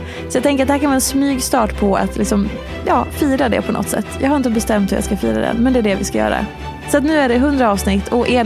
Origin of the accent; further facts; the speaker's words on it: Dalarna County, Sweden; eftersom jag är från Dalarna så säger jag setat